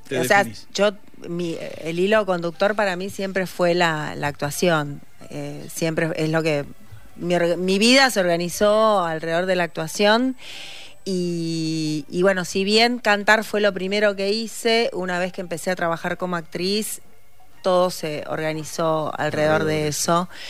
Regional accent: Rosario, Santa Fe, Argentina; moved away; also born or lived in Guayaquil; Yo soy rosarina y bueno, a raíz de esa propuesta que le hicieron a mi mamá, fuimos toda la familia para allá.

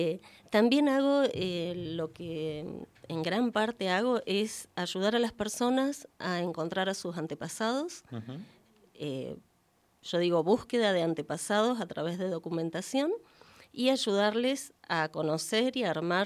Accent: Las Heras, Santa Cruz, Argentina; De Las Heras, Santa Cruz.

